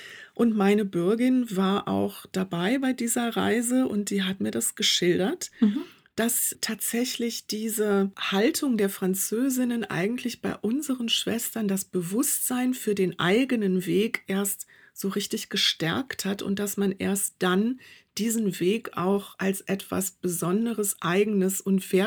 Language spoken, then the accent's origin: German; Rhineland, Germany; Also als Rheinländerin würde ich sagen, da sind auch rheinische Lösungen gefunden worden.